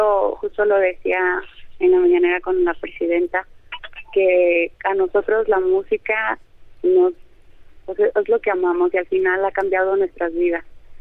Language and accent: Spanish; Durango, Mexico; de Durango, Durango.